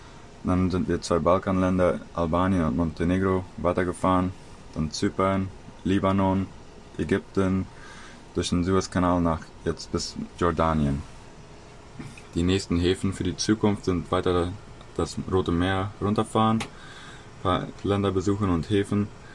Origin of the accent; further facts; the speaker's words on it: Fernheim, Boquerón, Paraguay; ich komme aus Fernheim.